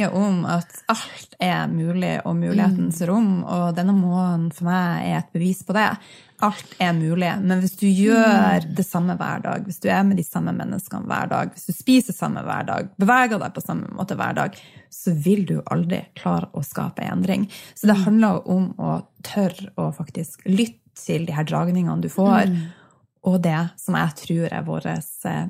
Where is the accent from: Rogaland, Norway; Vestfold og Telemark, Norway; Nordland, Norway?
Nordland, Norway; Bodø; for jeg er jo opprinnelig fra Bodø.